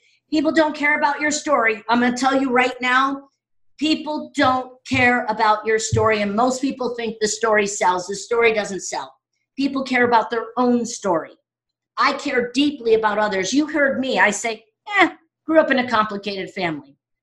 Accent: Chicago, Illinois, United States; I'm from Chicago originally. Everything is yesterday or the day before.

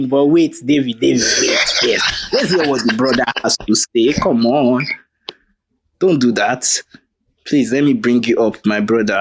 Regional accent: Kano, Nigeria; He's from Kano because I grew up in Kano, but.

